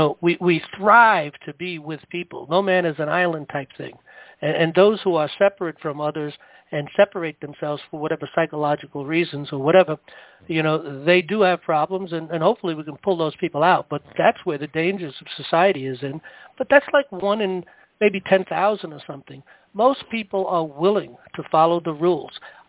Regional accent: Bronx, New York, United States; And I come from the Bronx, and yeah, there's a few bad neighborhoods that had problems and you had to deal with.

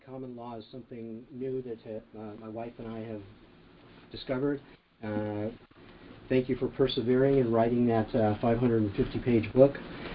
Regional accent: California, United States; I'm from California.

